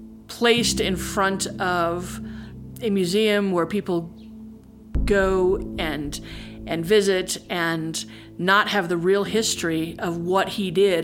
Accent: Santa Fe, New Mexico, United States; I am from Oque-Owingue, Pueblo, grew up in Santa Fe.

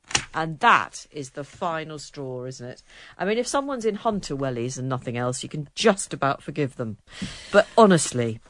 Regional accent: England, United Kingdom; I'm English and I like to compromise.

